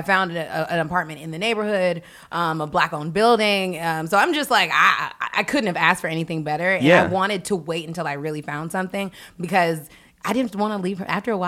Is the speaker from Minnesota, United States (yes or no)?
no; Washington, District of Columbia, United States; also born or lived in Prince George's County, Maryland; So grew up in Northeast.